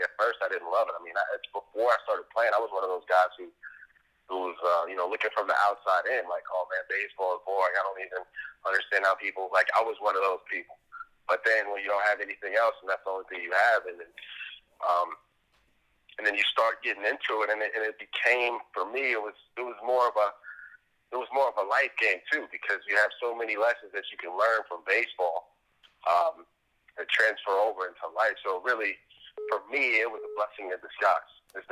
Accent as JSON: {"language": "English", "town": "Dayton", "region": "Ohio", "country": "United States", "tie": "born or raised there", "said": "So I grew up here in Dayton, Ohio."}